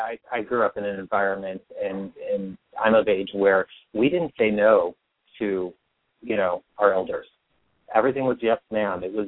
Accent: Midwest, United States; And my particular case, I grew up, like you, I grew up in the Midwest.

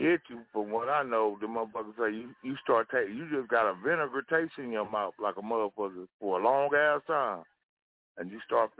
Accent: California, United States; Nigga, I'm from Cali. We don't have that type of shit, my nigga.

